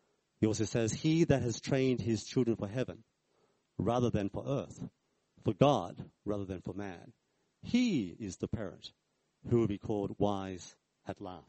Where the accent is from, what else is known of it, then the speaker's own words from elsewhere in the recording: Australia; I come from Australia